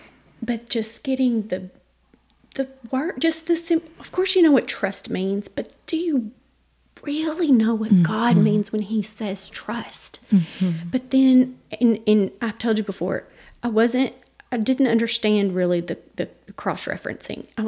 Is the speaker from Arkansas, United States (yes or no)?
yes; Lone Oak, Arkansas, United States; accent: country; And I've grown up in church in a little old country, as you can tell from my accent, little old country church out in Lone Oak, Arkansas.